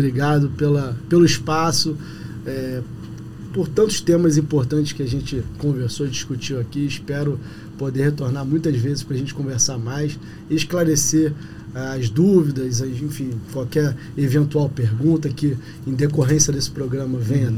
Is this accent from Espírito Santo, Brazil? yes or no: no; Rio de Janeiro, Brazil; Eu sou da Zona Oeste, eu venho do bairro de Bangu, do município do Rio de Janeiro.